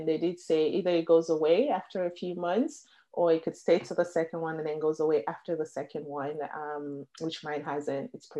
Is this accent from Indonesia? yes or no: no; Canada; I think it's been such a positive that I grew up in Canada, so I'm aware of my rights.